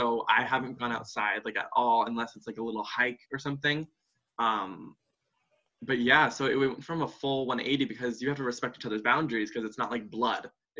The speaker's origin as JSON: {"language": "English", "region": "California", "country": "United States", "tie": "born or raised there", "said": "So I actually was raised in California. I grew up here. I was born in California"}